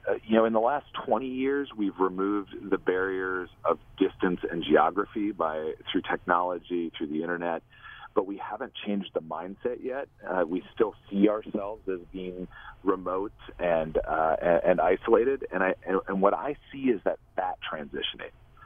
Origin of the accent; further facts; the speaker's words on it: Milbank, South Dakota, United States; he's going to spend Thursday in Little Milbank, South Dakota, which happens to be my hometown, doing an art installation.